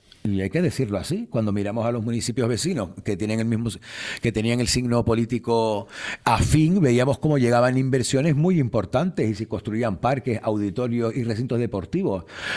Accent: Los Realejos, Canary Islands, Spain; me encantan los Realejos, estoy enamorado de mi pueblo.

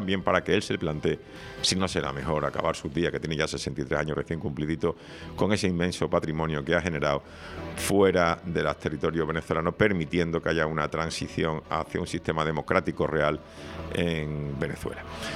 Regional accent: Spain

